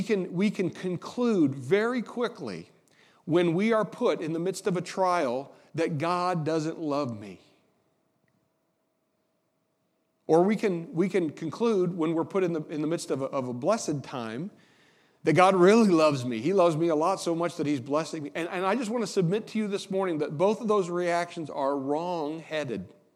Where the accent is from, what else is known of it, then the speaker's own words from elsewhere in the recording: Indiana, United States; And listen, I grew up in Indiana, but I know where I live now. I live in Buckeye country